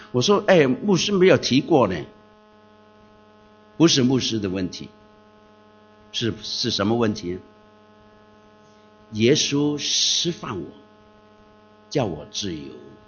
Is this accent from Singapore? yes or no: no; Guangdong, China; 这是我们广东人的教孩子的办法了，